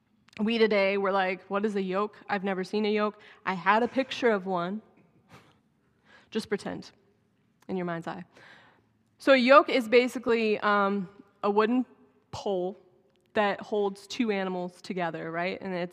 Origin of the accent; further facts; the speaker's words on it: Texas, United States; That was pretty common in where we grew up in Texas, was to have a mule.